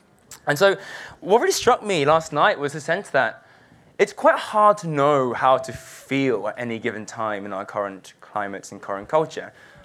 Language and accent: English; London, United Kingdom; I'm South Korean, born and raised in London.